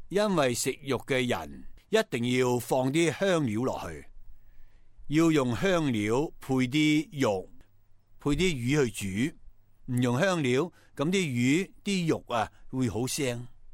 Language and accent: Chinese; China; 那蚵蚁呢我们中国人好像未见过